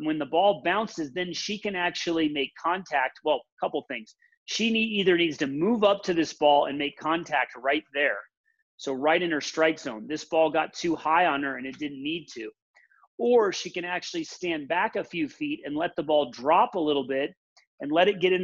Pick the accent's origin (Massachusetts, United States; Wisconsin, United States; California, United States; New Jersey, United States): New Jersey, United States; Jersey City; We grew up together in Jersey City